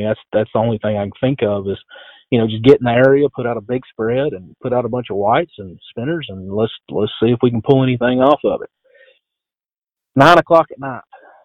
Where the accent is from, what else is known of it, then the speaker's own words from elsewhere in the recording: Texas, United States; they hear your accent and where are you from? Well, Southeast Texas.